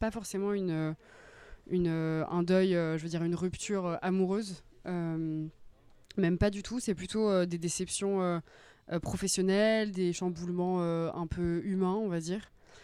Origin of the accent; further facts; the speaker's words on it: Le Havre, Normandy, France; Mais parce que c'est ma ville natale, c'est ma ville de cœur. Je trouve qu'il y a vraiment matière à faire plein de choses visuellement. En plus, au Havre, c'est vraiment une ville que j'adore